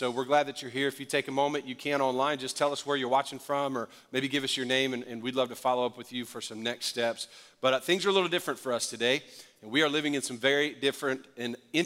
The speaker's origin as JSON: {"language": "English", "town": "New Orleans", "region": "Louisiana", "country": "United States", "tie": "born or raised there", "said": "natural disasters in places like my hometown, New Orleans, with Hurricane Katrina or other events"}